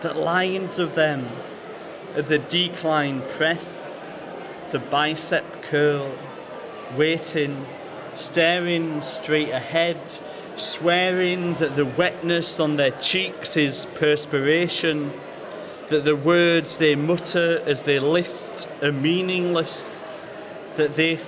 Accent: Yorkshire and the Humber, United Kingdom; as a gay man, I have a certain perspective, but then it seemed to me that growing up in South Yorkshire in the 21st century

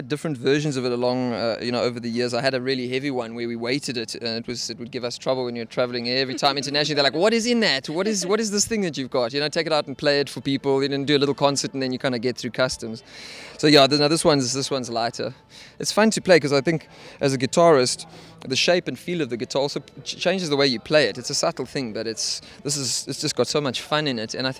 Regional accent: Cape Town, Western Cape, South Africa; I'm from Cape Town with the band

